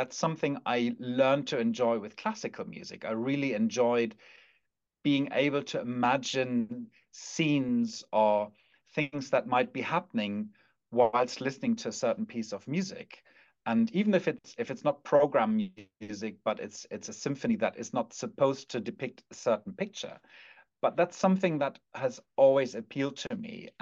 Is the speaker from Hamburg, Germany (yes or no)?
yes; Hamburg, Germany; And I come from Hamburg. We had the … here